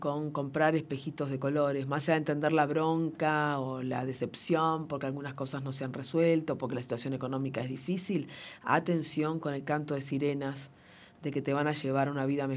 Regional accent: Argentina; Somos todos argentinos y argentinas

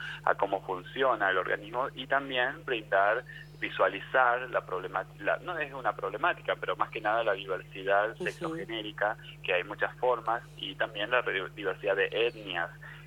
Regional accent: Argentina; moved away as an adult; also born or lived in Singapore; now in Japan; Yo me fui de Argentina en el 2012. Inicialmente viví 5 años en Singapur

